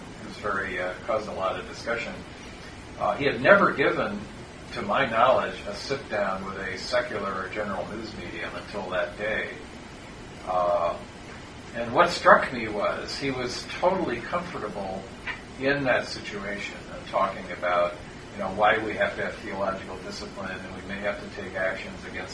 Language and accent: English; Ridgewood, New Jersey, United States; lives in Ridgewood, New Jersey, my hometown.